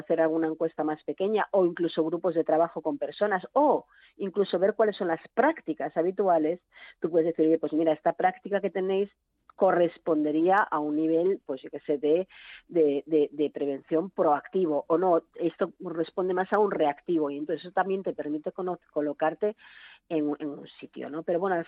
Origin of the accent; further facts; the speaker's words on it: Asturias, Spain; Yo soy asturiana, el orbayu que se llama allí.